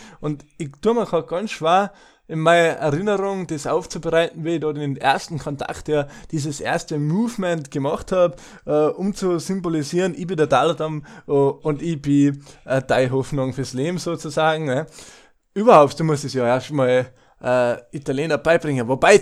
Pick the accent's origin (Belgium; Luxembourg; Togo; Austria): Austria; Tyrol; man ja als Österreich auch Ausland, obwohl Österreich schon ziemlich eine Welt macht, überhaupt als Tiroler.